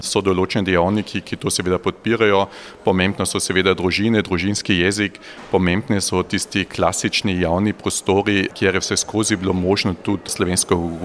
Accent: Carinthia, Austria; Koroški Slovenci smo zelo dobro izobražena manjšina, številni absolventi naših srednjih šol zapuščajo Koroško, se naselijo na Dunaju, v Gradcu, etc. in se potem ne vračajo domov na Koroško.

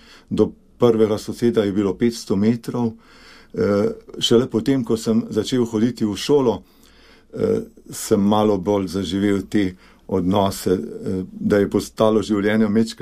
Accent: Upper Carniola, Slovenia; now in Podbrezje, Slovenia; Doma pa sem iz Poljanske doline, tudi žena je tam doma. Ko greste iz Škofje Loke 9 km po Poljanski dolini, do vasi Loh, tam zavijete 3 km v hrib, tam je naša kmetija, kjer sem bil rojen, pri Rohlanu.

